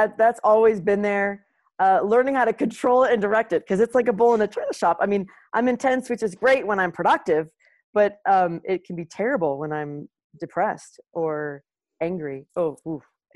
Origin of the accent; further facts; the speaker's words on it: Santa Rosa, California, United States; I'm from Santa Rosa, California.